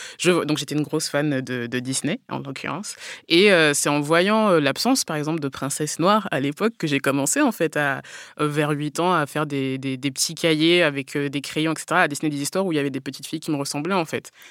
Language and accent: French; Orléans, Centre-Val de Loire, France; born there; Bah, je suis née à Orléans, donc j'aimerais bien, mais je me sens pas concernée.